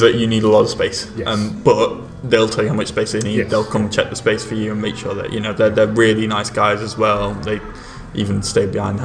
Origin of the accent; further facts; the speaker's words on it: England, United Kingdom; because I'm English, so I don't know what the American places are like